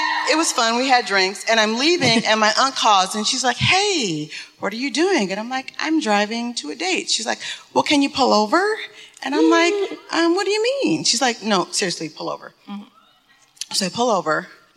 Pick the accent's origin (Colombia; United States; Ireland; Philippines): United States; Detroit, Michigan; I'm from Detroit.